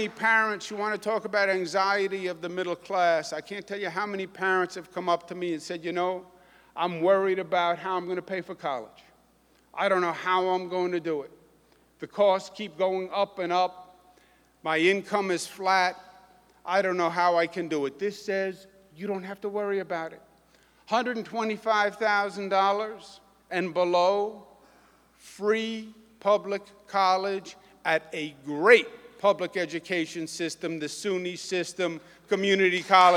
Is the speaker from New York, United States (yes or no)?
yes; New York, United States; I happen to think, as a New Yorker, that immigration has been a great strength for this nation and a great strength for this state.